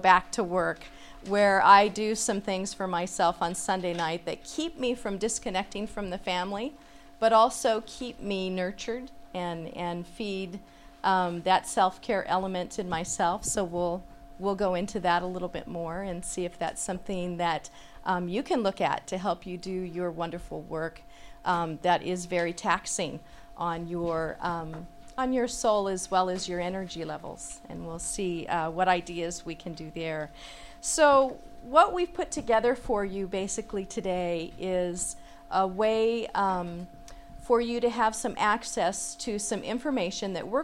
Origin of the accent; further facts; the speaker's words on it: Santa Clara, California, United States; now in Portland, United States; I'm from Portland, Oregon, but I was born and raised in Santa Clara, so I am a local. I've been up in Portland now for 20 years